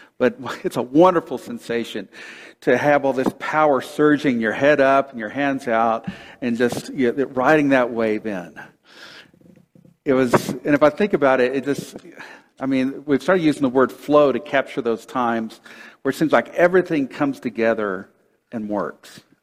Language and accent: English; Texas, United States; As many or most of you know, I grew up in Texas. And Texas has this nice long Gulf Coast.